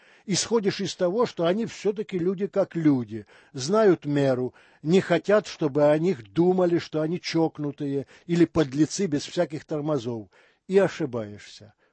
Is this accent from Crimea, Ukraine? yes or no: no; Volyn Oblast, Ukraine; now in Moscow, Russia; более 20 лет живу в Москве. Здесь у меня семья, дети, друзья. Сам я родом из Волыни. Все детство, школа прошло там.